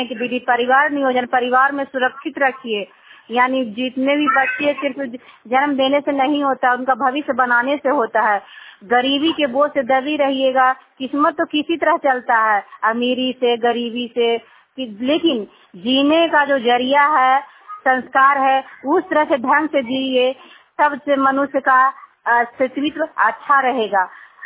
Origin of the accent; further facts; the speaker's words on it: Gangta, Bihar, India; मैं गंगटा गांव से हूँ, बसनियामा पंचायत, हरनौर प्रखंड और जिला नालंदा का निवासी हूँ।